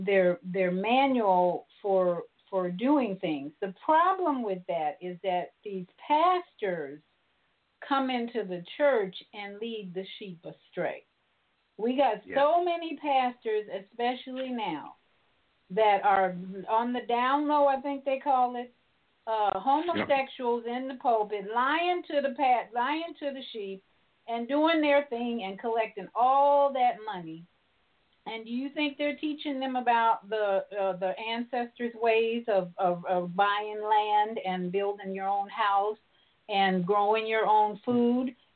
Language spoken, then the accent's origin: English; Chicago, Illinois, United States; You know, I grew up in Chicago, and I think now, even when I go back, many of the black neighborhoods have a church almost on every corner